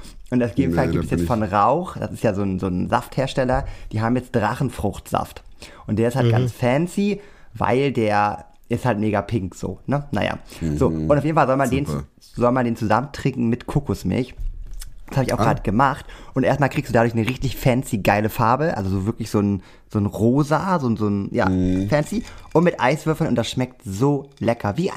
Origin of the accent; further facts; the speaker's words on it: Northern Germany, Germany; ich bin ja Norddeutscher.